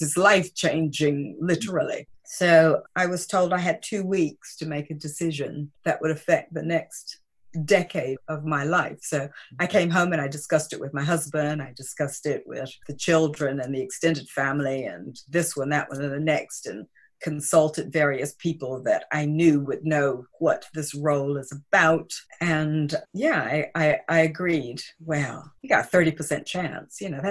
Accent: United States; accent: American; And of course, I'm American. You can tell that by my accent.

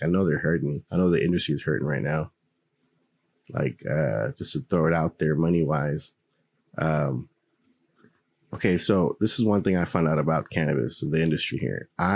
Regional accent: Houston, Texas, United States; hang out with other guys that have the same stuff and be like, yeah, we're from Houston, you know. Over here, it's a little different.

